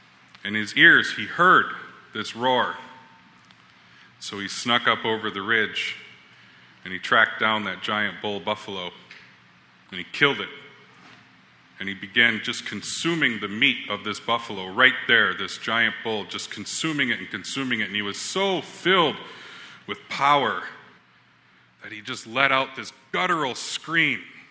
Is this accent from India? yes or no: yes; India; Those who are familiar with me know that as an Indian, I'm a circular storyteller